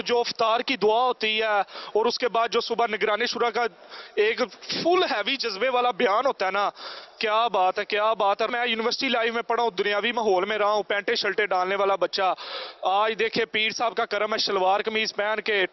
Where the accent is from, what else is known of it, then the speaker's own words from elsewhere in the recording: Hafizabad, Punjab, Pakistan; میں حافظ آباد پنجاب سے آیا ہوں پہلی دفعہ ماہ رمضان کے اعتکاف کے لیے.